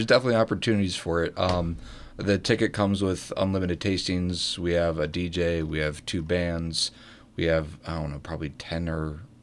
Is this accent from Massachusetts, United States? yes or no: no; Columbia, Maryland, United States; So, I was raised in Columbia. Actually, I'm a HCC alum.